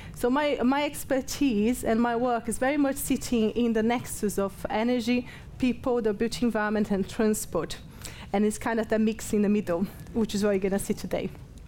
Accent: Brazil; moved away as an adult; now in Nottingham, United Kingdom; So I live in Nottingham. I'm originally from Brazil. I've been in Nottingham for almost 20 years.

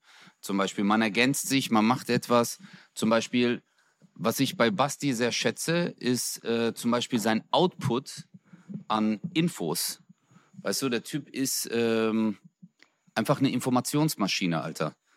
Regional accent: Gelsenkirchen, North Rhine-Westphalia, Germany; ich komme ja aus Gelsenkirchen.

